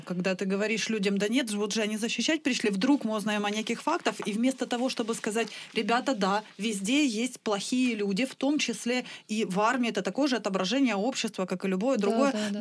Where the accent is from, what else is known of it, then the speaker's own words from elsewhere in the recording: Prymorsk, Zaporizhzhia Oblast, Ukraine; я сама родом из Приморска, это городочек неподалеку от Мариуполя.